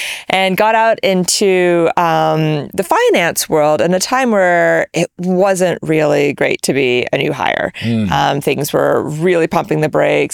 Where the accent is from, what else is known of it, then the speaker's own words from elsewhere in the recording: Texas, United States; I grew up in Texas, very far from the wine industry.